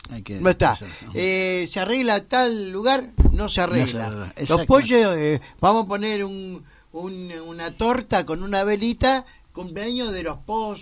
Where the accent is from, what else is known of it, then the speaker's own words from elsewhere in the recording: Buenos Aires, Argentina; cuando yo soy porteño y me siento invadido con estupideces